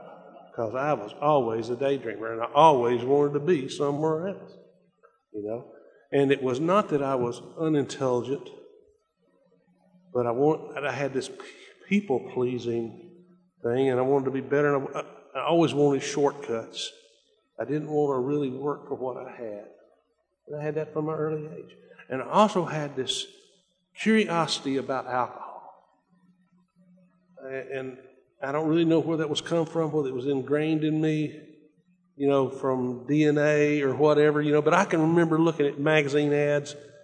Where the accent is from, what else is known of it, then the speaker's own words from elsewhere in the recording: Shanghai, Alabama, United States; There's a little community outside northwest of Athens, Alabama called Shanghai. And that's where I grew up.